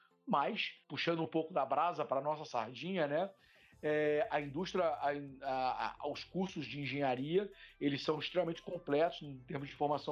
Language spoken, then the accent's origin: Portuguese; Rio de Janeiro, Brazil; Sou carioca, né? Então, na origem no Rio de Janeiro